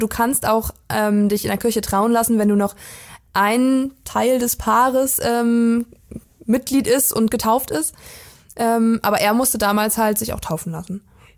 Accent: Weisen, Brandenburg, Germany; ist jetzt nicht nur Waisen aus dem Dorf, wo ich herkomme, sondern Groß-Berese zählte auch dazu.

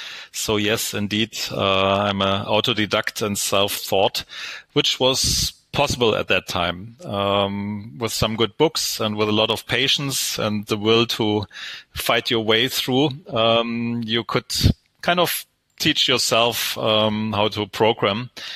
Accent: Stuttgart, Baden-Württemberg, Germany; English is a second language; I'm originally from Stuttgart, Germany

